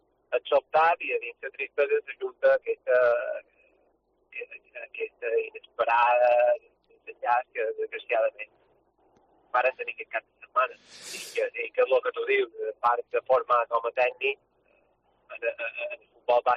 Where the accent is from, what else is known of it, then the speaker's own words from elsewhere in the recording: Cardedeu, Catalonia, Spain; que era Cardedà, que és el meu poble